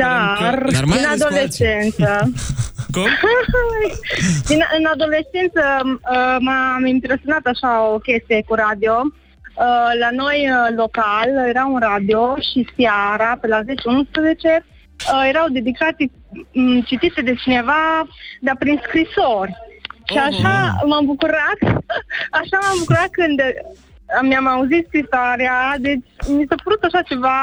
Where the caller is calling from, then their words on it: Baia Mare, Maramureș County, Romania; din Baia Mare.